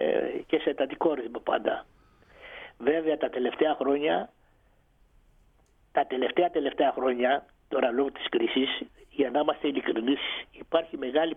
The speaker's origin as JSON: {"language": "Greek", "town": "Chios", "region": "North Aegean", "country": "Greece", "said": "Να σας πω σαν χιώτης"}